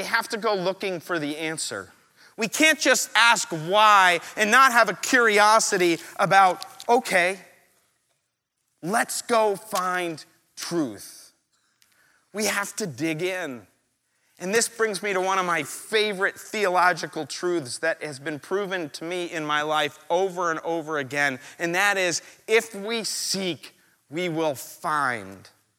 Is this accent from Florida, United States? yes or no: no; New York, United States; I just sort of imagined, you know, I'm from New York.